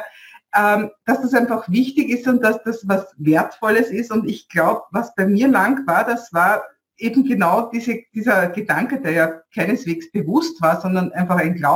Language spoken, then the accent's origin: German; Vienna, Austria; ich bin Wienerin, ja, und das möchte ich auch, das gehört zu mir